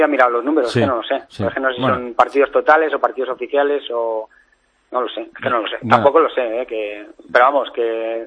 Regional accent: Madrid, Community of Madrid, Spain; soy de Vallecas

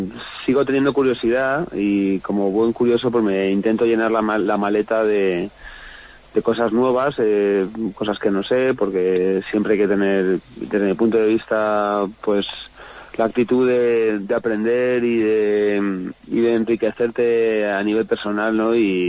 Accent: Madrid, Community of Madrid, Spain; born or raised there

